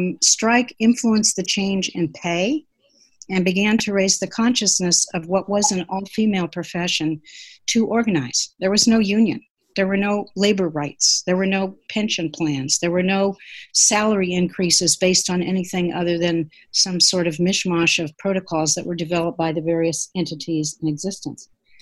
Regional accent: Whittier, California, United States; In the town of Whittier, which is a suburb of Los Angeles.

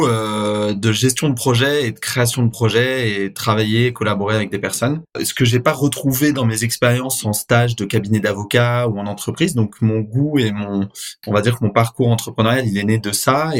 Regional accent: Paris, Île-de-France, France; Écoute, moi je suis avocat de formation, donc je suis parisien, j'ai été à la fac de droit à Paris pour devenir avocat.

